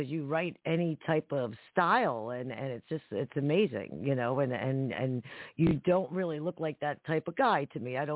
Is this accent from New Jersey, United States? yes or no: yes; Harrison, New Jersey, United States; And I'm also originally from Harrison.